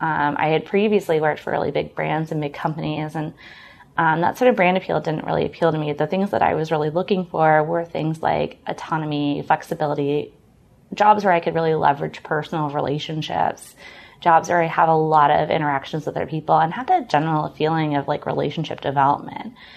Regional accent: Washington, District of Columbia, United States; So I am actually a native Washingtonian. You can actually see where I grew up from the Darden classrooms here in Roslyn, which is always kind of funny.

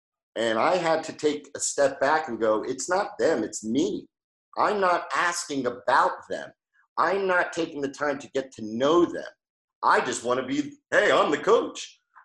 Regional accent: New Jersey, United States; I'm from Jersey.

